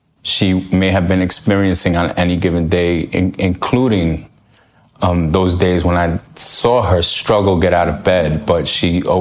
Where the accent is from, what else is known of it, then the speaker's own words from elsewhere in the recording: New York, United States; Born and raised in New York.